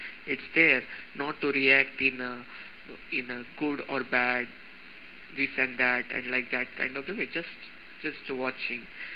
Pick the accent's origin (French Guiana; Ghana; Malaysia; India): India; So as an Indian, I can sit in the Sukhasana, which is the normal posture of sitting for the Indian people.